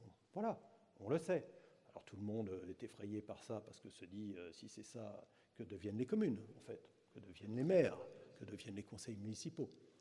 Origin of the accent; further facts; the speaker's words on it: France; Enfin, on est français, quoi.